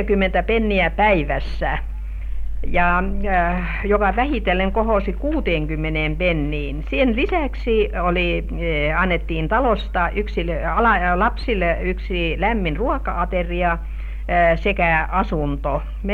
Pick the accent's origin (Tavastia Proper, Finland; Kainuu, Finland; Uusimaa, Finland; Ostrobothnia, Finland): Tavastia Proper, Finland; Jokioinen; Hämeestäpä. Minä kotoisin olen. Minulla on tapa sanoa, että olen Jokioisten aatelija, sillä isänin kuului Jokioisten kartanon torppareihin. Hänestä olivat myöskin vanhempani.